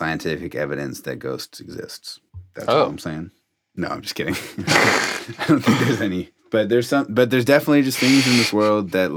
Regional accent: San Jose, California, United States; Like growing up in San Jose, it was Hicks Road.

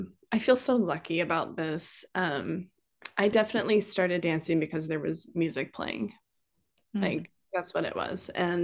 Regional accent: Durango, Colorado, United States; And I grew up in Durango, Colorado. So very outside of Durango. So a very small town, and there wasn't any dance at all when I was growing up.

